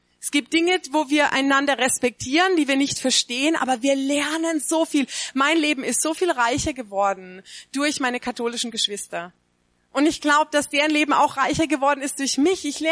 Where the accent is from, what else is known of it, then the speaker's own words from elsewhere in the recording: Karlsruhe, Baden-Württemberg, Germany; now in Augsburg, Germany; Ich komme eigentlich aus Karlsruhe, also ist gar nicht so weit von hier. Schöne Baden-Württemberg. Ich bin wieder so ein bisschen in der Heimat.